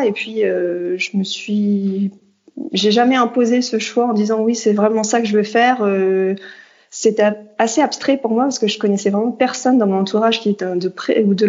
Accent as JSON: {"language": "French", "region": "Hauts-de-France", "country": "France", "tie": "born or raised there", "said": "je suis du nord de la France, donc une petite ville à côté de Dunkerque. Voilà, donc j'ai grandi au bord de la mer du Nord, voilà, dans une maison avec un jardin. J'étais tout près de la plage."}